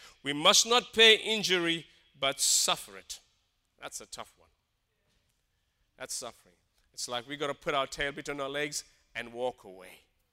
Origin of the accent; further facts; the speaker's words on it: South Africa; I grew up in apartheid in South Africa.